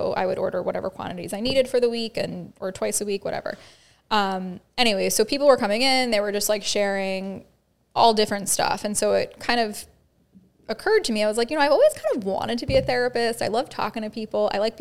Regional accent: Sharon, United States; knew my family growing up in Sharon and, you know, going through the school systems and stuff.

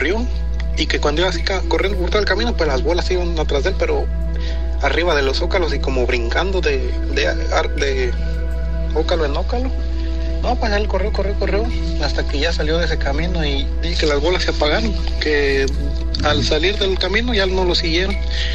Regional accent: Guanajuato, Mexico; Yo soy de Guanajuato.

